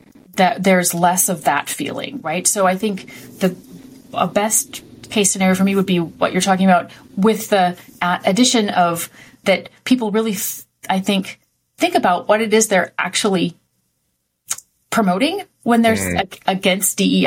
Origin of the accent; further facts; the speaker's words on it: United States; now in Canada; I'm an American who lives in Canada and has recently gotten PR, permanent residence in Canada. So I feel like I'm both.